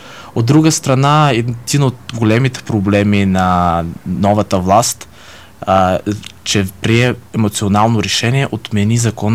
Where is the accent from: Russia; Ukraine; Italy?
Ukraine; Golitsa, Odesa Oblast; Аз съм българин от Бесарабия, от украинската част Бесарабия, там където има много български села, където и до сега живеят българи. Роден съм в село Голица в Болградския район на Одеска област